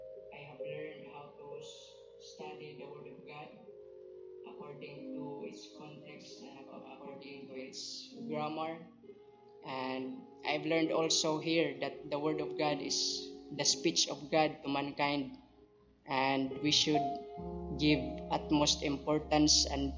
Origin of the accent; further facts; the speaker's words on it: Eastern Visayas, Philippines; I came from Leyte, province of Leyte, Philippines.